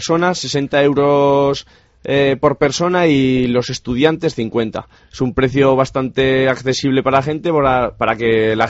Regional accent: Zaragoza, Aragon, Spain; now in Salamanca, Spain; yo soy de Zaragoza y en el fútbol indoor ahí está triunfando bastante.

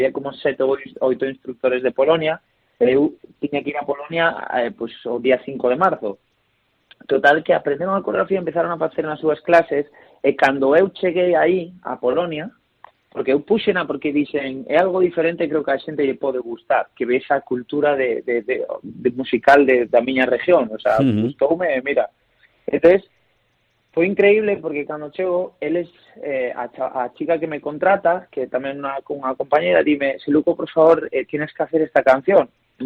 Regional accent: Galicia, Spain; para min, como galego, pois é unha cousa increíble

